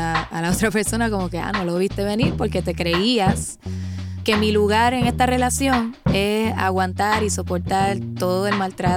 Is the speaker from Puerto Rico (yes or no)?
yes; Puerto Rico; soy cantante de Puerto Rico.